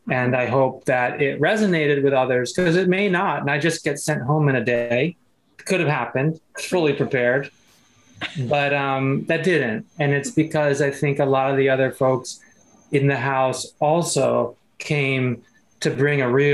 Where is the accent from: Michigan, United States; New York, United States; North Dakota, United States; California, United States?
California, United States; He's from the Bay. I'm from the Bay.